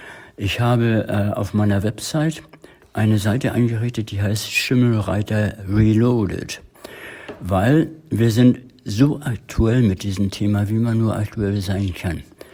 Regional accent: Northern Germany, Germany; Und ich habe hier als Norddeutscher eine gewisse Freibeutermentalität.

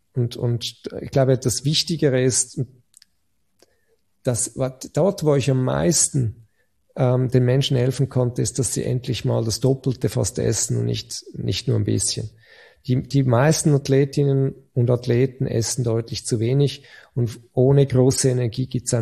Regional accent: Switzerland; ich als Schweizer

